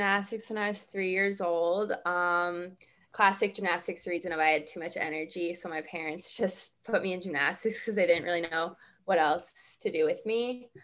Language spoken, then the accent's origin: English; Ames, Iowa, United States; I grew up in the Ames area. My whole family's Iowa State fans.